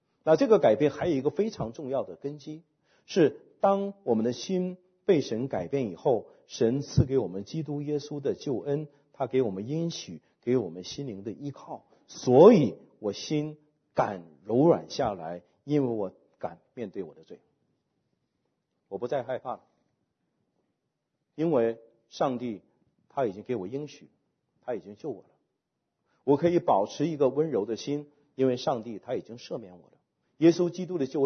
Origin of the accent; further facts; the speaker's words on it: China; 我们中国人叫做外柔内刚啊